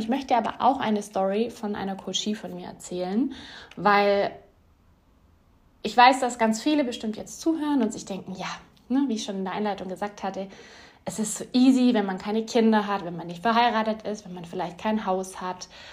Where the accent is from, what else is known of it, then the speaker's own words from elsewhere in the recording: Ulm, Baden-Württemberg, Germany; auf sehr, sehr vielen Veranstaltungen hier in der Ulmer Umgebung bei uns